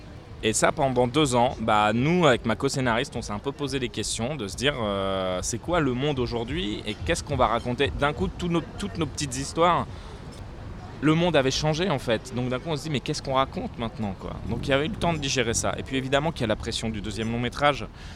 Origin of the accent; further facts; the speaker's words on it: Saint-Dizier, Grand Est, France; je savais que je voulais parler de la ville de Saint-Dizier, de parler de la Haute-Marne, là où j'ai grandi.